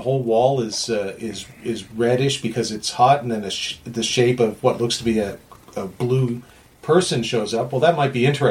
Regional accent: Canada; I was being Canadian. I was being as polite as I could.

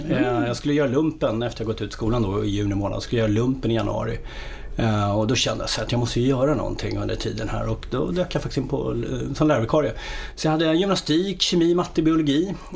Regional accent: Solna, Stockholm County, Sweden; tre syskon. Uppvuxen i Solna

